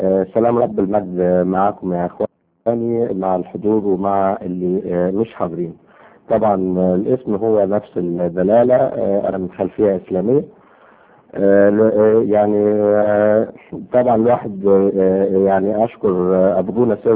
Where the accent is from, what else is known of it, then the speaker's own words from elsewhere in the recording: Egypt; لينا كمصريين وخاصة اللي موجودين في الخارج